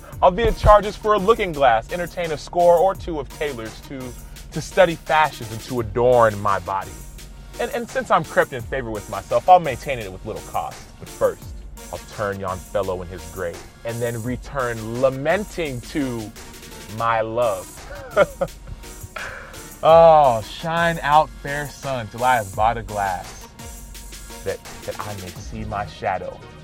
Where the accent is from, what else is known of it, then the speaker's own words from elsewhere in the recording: Dallas, Texas, United States; Born and raised in Dallas. Parents are from Nigeria. They're born and raised over there.